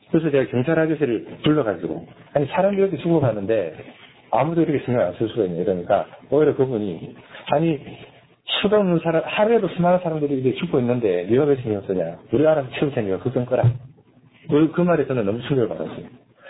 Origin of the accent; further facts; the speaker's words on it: South Korea; born there; 근데 저는 그래도 한국이라는 나라에 태어났기 때문에 노가다 하고 아르바이트 해서 이렇게 갈 수가 있었는데